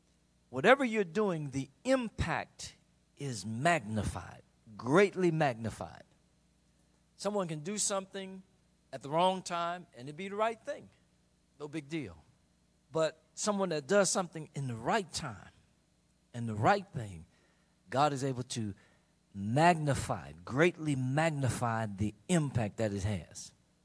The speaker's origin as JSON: {"language": "English", "town": "Chicago", "region": "Illinois", "country": "United States", "tie": "born or raised there"}